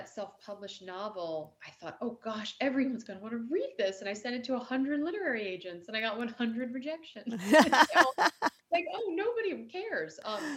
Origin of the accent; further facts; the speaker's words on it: Maryland, United States; And for I'm from Maryland.